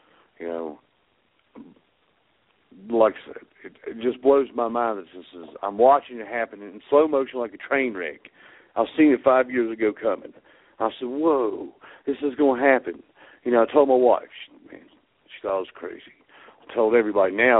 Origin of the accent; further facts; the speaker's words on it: United States; I can assure you I'm not an insurgent. I'm an American